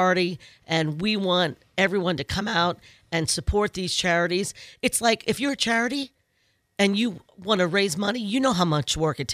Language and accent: English; New Orleans, Louisiana, United States; I've got some really great recipes, and I'm from New Orleans.